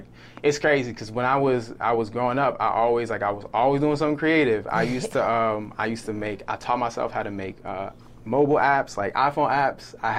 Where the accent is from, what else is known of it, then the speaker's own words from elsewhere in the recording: Maryland, United States; now in Atlanta, United States; So I'm from like Howard County, Maryland. So it's like like a suburban area.